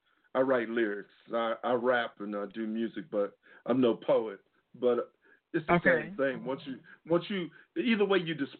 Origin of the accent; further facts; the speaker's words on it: Ohio, United States; also born or lived in Atlanta; now in Grand Prairie, United States; Well, homie, I'm from Ohio too. And I lived in Atlanta 17 years too.